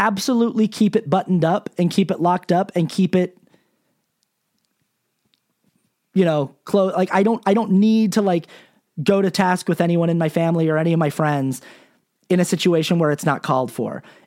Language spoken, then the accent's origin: English; Salt Lake City, Utah, United States; I'm from Salt Lake City, Utah originally. I was raised LDS.